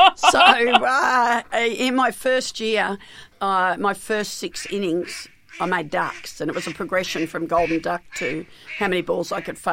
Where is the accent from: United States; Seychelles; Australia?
Australia; Melbourne, Victoria; I grew up in Melbourne, and when I was around 12, we shifted suburbs.